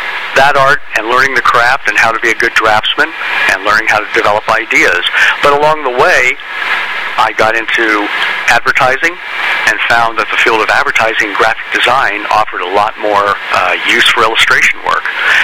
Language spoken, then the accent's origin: English; New Albany, Ohio, United States; also born or lived in Columbus; Well, I'm from Columbus, Ohio. I was born in Columbus and raised in New Albany.